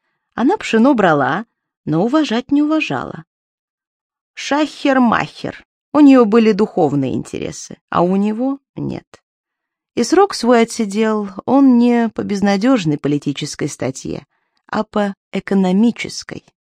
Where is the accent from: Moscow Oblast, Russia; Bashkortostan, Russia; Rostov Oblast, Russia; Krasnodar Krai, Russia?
Bashkortostan, Russia; Davlekanovo; born there; Я родилась в Башкирии, в деревне Давлеканово.